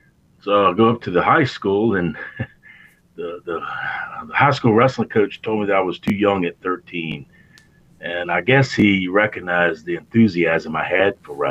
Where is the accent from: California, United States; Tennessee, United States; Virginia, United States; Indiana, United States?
Virginia, United States; Yeah. Yeah, I grew up in Virginia.